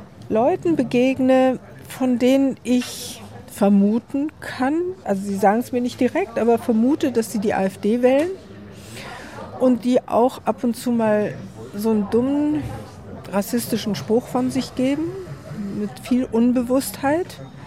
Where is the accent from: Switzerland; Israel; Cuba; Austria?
Israel; now in Germany; Ich bin ja in Israel aufgewachsen. Ich habe auch wieder in Israel gelebt. Und bin 2007, also mit meiner Familie, richtig wieder eingewandert nach Israel und bin aber 2009 zurückgekommen.